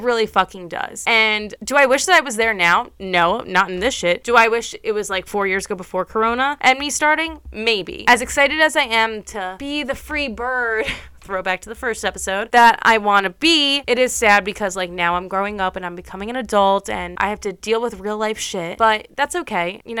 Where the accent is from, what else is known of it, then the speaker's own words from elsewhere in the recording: New York, United States; And obviously, because I'm from New York and a majority of people that voted are from the tri-state area